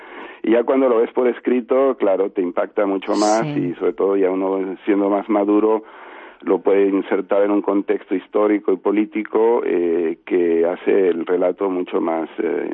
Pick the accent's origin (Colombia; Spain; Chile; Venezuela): Venezuela; born there; eso yo lo viví en Venezuela, donde yo nací, ¿no? Y donde conocí a muchos compañeros de mis padres.